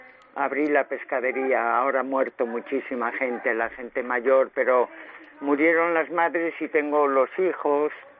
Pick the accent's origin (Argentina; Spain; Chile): Spain; Castile and León; porque yo soy zamorana, yo no conocía mucho pescado